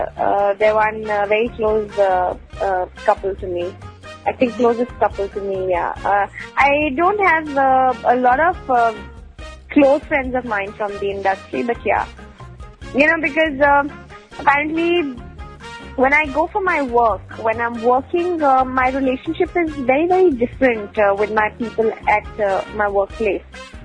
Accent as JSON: {"language": "English", "region": "Chandigarh", "country": "India", "tie": "born or raised there", "also_born_or_lived": "Dehradun", "said": "I was born in Dehradun, shifted my base to Chandigarh when I was 2 years old, and did my schooling, my college from Chandigarh. I think it's the most beautiful, beautiful city."}